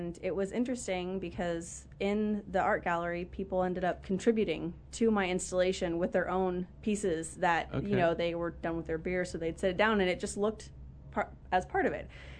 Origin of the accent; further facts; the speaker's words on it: California, United States; because I'm from California, and so Texas is a very different area. I've spent some time here. My husband's from here.